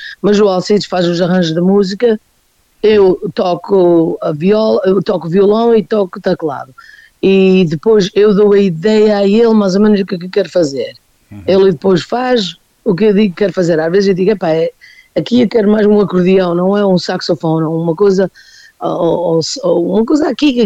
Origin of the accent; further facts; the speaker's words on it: Azores, Portugal; aqui nos Açores, especialmente eu sou da Terceira